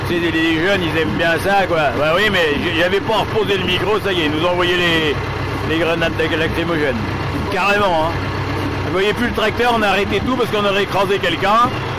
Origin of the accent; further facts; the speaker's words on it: Saint-Jean-d'Angély, Nouvelle-Aquitaine, France; Je viens du nord de la Charente-Maritime, du canton de Loué, Saint-Jean-d'Angély